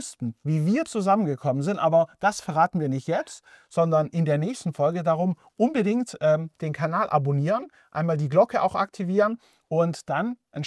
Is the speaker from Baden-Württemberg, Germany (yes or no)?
yes; Baden-Württemberg, Germany; now in Nuremberg, Germany; Also ursprünglich bin ich in der Nähe von Stuttgart aufgewachsen. Ich habe dann meine Frau kennengelernt und sie hat dann in Nürnberg gewohnt und darum bin ich dann zu ihr